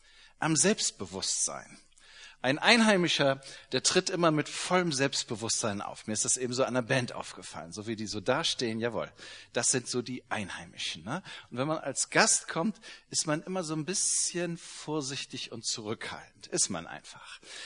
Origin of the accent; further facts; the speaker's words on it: Ethiopia; ich vor einer Woche noch in Afrika war, in meinem Heimatland, kann ich sagen, in Äthiopien